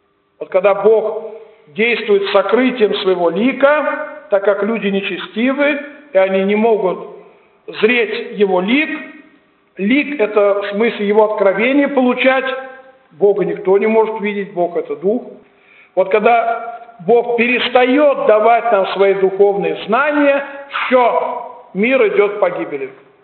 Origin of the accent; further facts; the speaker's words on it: Orekhovo-Zuyevo, Moscow Oblast, Russia; Вот когда я бываю в Орехово-Зуево, у себя на малой родине